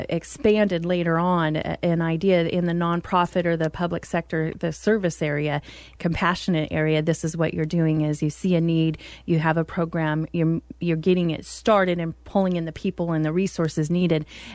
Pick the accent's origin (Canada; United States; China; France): United States; Salem; when I came back to Salem, my hometown, we came back in November to kind of look at a job opportunity that Terry was looking at here.